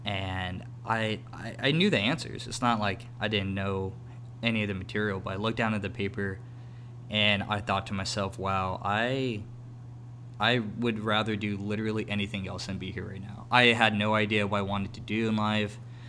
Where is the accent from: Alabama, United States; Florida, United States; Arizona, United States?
Arizona, United States; Tucson; I've been born and raised in Tucson.